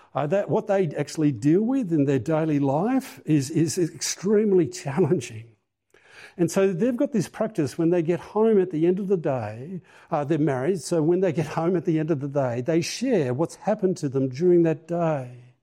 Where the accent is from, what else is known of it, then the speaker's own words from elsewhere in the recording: Tasmania, Australia; I grew up in Tasmania